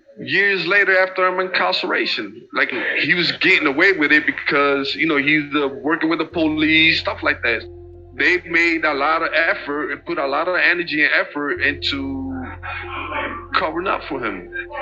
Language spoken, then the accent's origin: English; Humacao, Puerto Rico; born there; I was born in Puerto Rico, in Humacao, Puerto Rico.